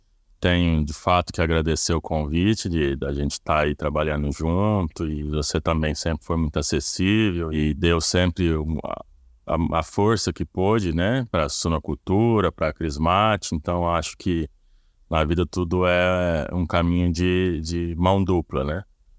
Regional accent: Arapongas, Paraná, Brazil; moved away; Minha origem é de Arapongas, no estado do Paraná, sou paranaense. Né? E no ano de 1982, minha família veio para o Mato Grosso, né?

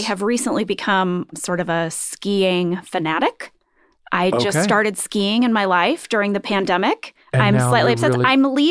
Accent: Missouri, United States; I grew up in Missouri. No skiing there.

